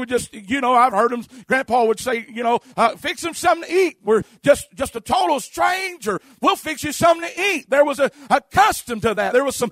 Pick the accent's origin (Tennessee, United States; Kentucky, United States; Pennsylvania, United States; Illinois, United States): Kentucky, United States; I'd visit around some because I'm from Kentucky. That's all around me.